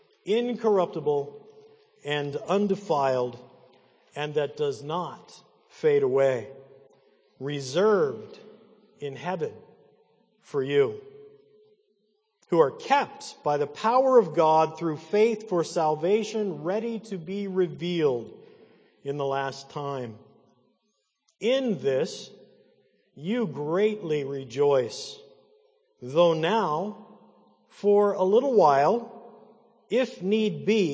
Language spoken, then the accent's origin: English; Monroeville, United States; I grew up in the Sovereign Grace Presbyterian Church in Monroeville